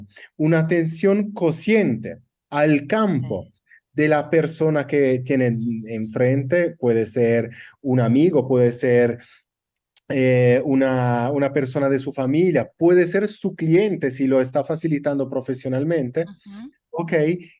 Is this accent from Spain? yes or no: no; Italy; Spanish is a second language; Muy mal por mí, que soy italiano, pero hablando así, es italiano un poco español.